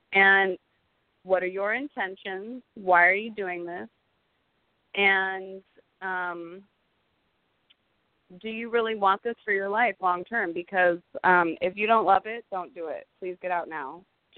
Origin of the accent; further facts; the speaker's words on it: California, United States; I actually grew up in Silicon Valley, the Bay Area.